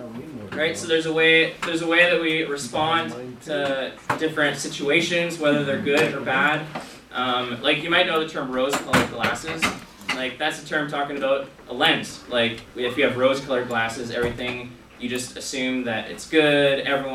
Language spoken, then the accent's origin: English; Langley, British Columbia, Canada; I'm actually from Langley, which is, like, quite a big, well, compared to this, it's quite a big city.